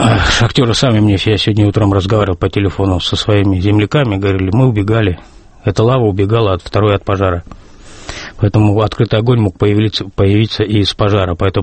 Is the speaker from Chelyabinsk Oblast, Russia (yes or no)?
no; Kemerovo Oblast, Russia; это мой родной город, и я начинал свою горняцкую работу, как горняцкую службу и работу именно на шахте Распадской.